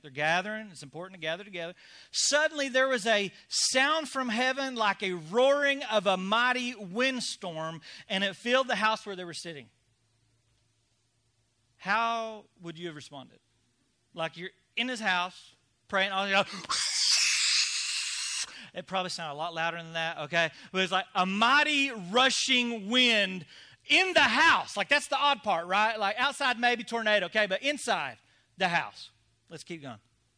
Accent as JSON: {"language": "English", "region": "the South", "country": "United States", "tie": "born or raised there", "said": "hey, I was raised Baptist in the South. I love Baptist in the South."}